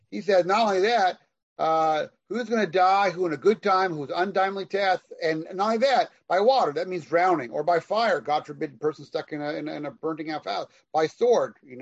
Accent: Seattle, Washington, United States; So I grew up in Seattle, Washington.

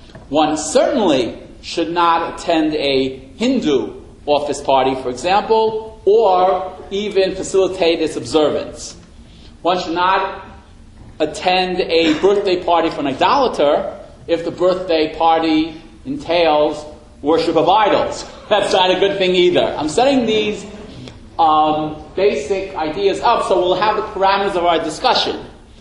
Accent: New York, United States; also born or lived in Chicago; I was born in Chicago, and then I grew up in New York

